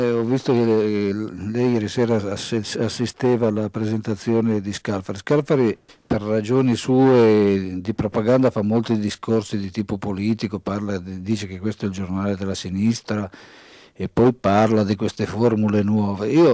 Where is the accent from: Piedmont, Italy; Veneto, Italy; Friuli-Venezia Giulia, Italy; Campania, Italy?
Piedmont, Italy; Io, essendo un piemontese